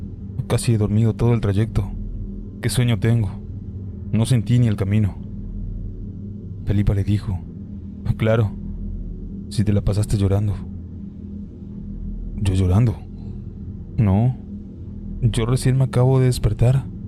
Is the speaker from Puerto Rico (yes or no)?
no; San Pablo, Tucumán, Argentina; soy de San Pablo, Tucumán. Esta es una localidad muy chica